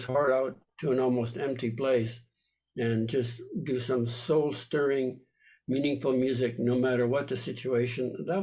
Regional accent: Winnipeg, Manitoba, Canada; moved away; I grew up in Winnipeg, but I moved to Montreal, where I played the blues primarily

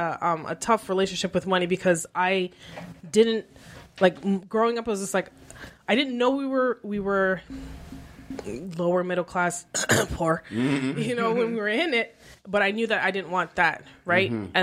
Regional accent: Canada; I think that's part of being Canadian and as someone who needs healthcare.

